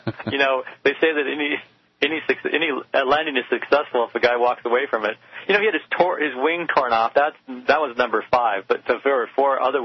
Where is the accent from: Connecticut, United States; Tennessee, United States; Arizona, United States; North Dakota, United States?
Arizona, United States; And I grew up in Arizona, and you know, all I can say is she's a damn liar.